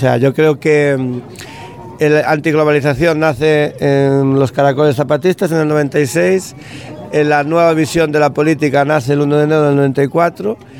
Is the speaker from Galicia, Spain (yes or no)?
yes; Galicia, Spain; accent: Galician; aunque tenga el color de la piel blanca, aunque mi acento sea gallego